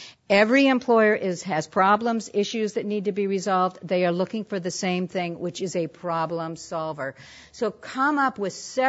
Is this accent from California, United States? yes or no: yes; San Leandro, California, United States; I grew up in San Leandro, right across the bay over there